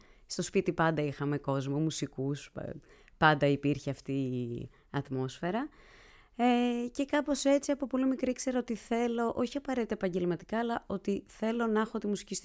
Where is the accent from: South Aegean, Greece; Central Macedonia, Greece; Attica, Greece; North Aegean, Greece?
Attica, Greece; Athens; moved away as an adult; Ναι, γεννήθηκα στην Αθήνα, πήγα σχολείο στην Αθήνα. Έφυγα για κάποια χρόνια για σπουδές στα Ιωάννινα.